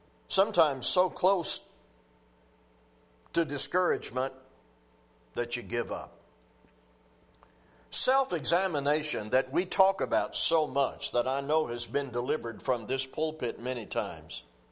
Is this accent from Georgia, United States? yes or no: no; Arkansas, United States; We have an expression back where I was raised in Arkansas, and you probably have it here in Texas